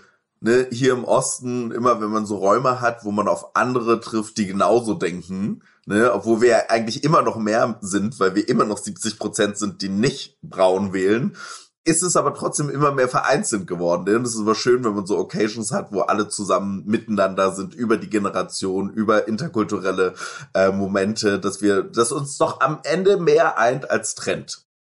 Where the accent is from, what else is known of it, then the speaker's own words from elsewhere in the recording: Lubin, Lower Silesian Voivodeship, Poland; Ja, ich bin auch Pole, nicht vergessen.